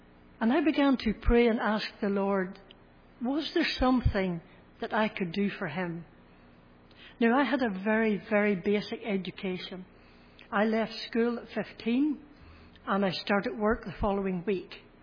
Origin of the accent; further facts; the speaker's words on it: Ballymoney, Northern Ireland, United Kingdom; the Free Presbyterian Church in Ballymoney, my hometown.